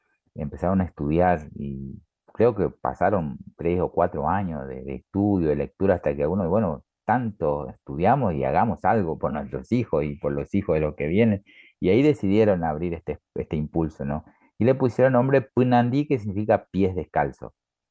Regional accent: Misiones, Argentina; Yo soy de Misiones, mis padres tienen descendencia guaraní, mis raíces están muy profundas acá en la historia, en la cultura.

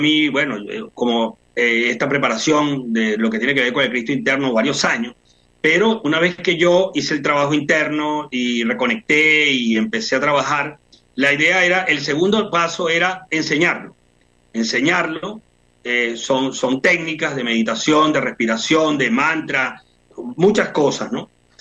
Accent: Venezuela; Esto comenzó, esta reconexión comenzó en el año 2000, yo soy de Venezuela, y estando en Venezuela en el año 2000

